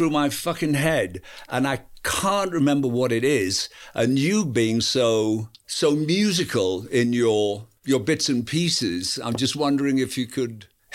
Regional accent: Yorkshire and the Humber, United Kingdom; I'm from Yorkshire.

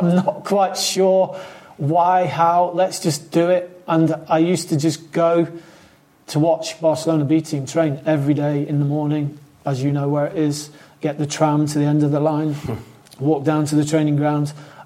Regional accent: England, United Kingdom; also born or lived in Scotland; I was born in Scotland, but raised in England.

